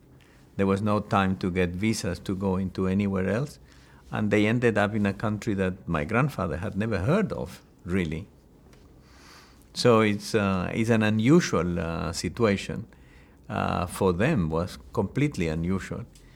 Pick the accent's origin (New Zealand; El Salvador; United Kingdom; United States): El Salvador; also born or lived in Honduras; So I grew up in Central America, specifically in El Salvador, although I was born in Honduras.